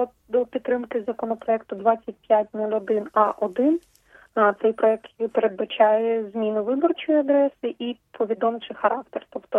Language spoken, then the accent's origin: Ukrainian; Crimea, Ukraine; now in Kyiv, Ukraine; я сама з Криму, що я живу в Києві вже півтора року